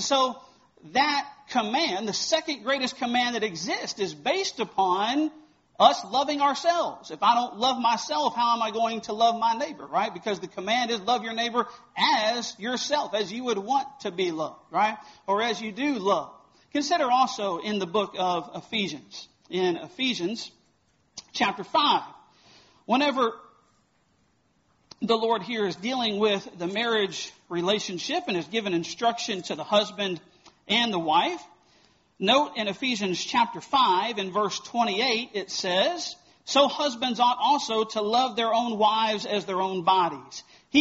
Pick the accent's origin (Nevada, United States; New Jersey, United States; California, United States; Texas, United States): Texas, United States; Houston; John was the one who was the preacher whenever I was growing up in the Houston area. That's where Rumble is, in the Houston area.